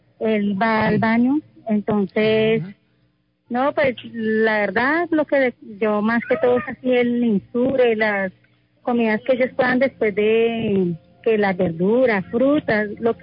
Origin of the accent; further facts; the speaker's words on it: Ibagué, Tolima, Colombia; De Ibagué. Yo soy de Ibagué.